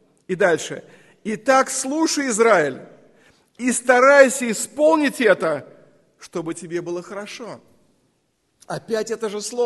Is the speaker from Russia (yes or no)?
yes; Moscow, Russia; мы, как москвичи, благодарим Господа, что живем в этом городе